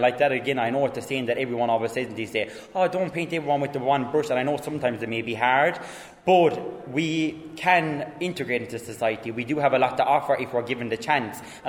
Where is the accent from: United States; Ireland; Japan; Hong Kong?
Ireland; Listowel, Munster; being a Kerry native myself, I'm originally from Listowel, but I'm living in Tralee now.